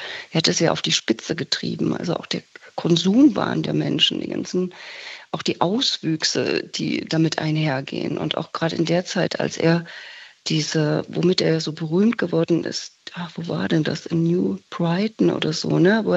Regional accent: Meissen, Saxony, Germany; also ich komme ja in der Nähe von Dresden, aus Meißen

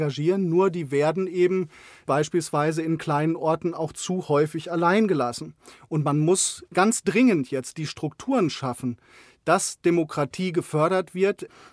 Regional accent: Saxony, Germany; Sachsen bleibt meine Heimat, auch wenn das ein bisweilen schwieriger Ort ist.

